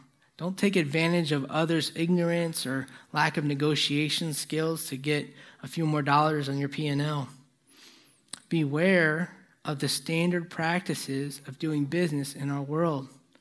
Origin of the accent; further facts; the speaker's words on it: New Jersey, United States; I'm from Jersey, trust me, it's a good bagel.